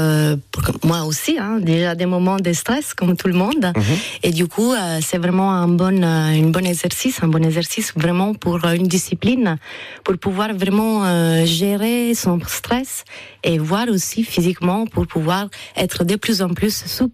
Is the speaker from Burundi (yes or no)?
no; Italy; French is a second language; en Toscane, parce que je suis italienne.